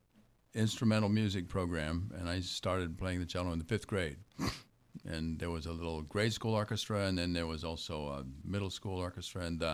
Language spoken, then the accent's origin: English; Cedar Rapids, Iowa, United States; also born or lived in Ottawa; I grew up in Cedar Rapids, Iowa.